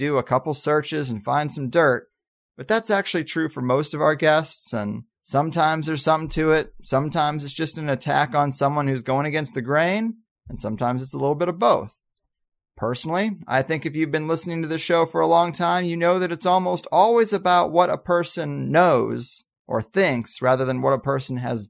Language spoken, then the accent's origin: English; Midwest, United States; You know, I thought I grew up in Midwest America with a nice white picket fence and a pretty simple Midwest life